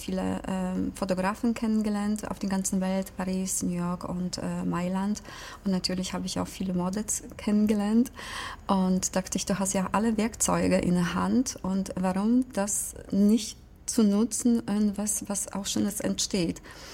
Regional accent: Poland; German is a second language; now in Braunschweig, Germany; Ich bin hierher vor 32 Jahren gezogen. Ich komme ursprünglich aus Polen

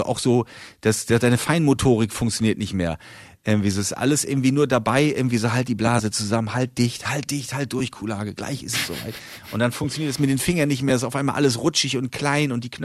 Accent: Northern Germany, Germany; so als Norddeutscher finde ich, ist man da nicht mehr ganz so aufgeregt

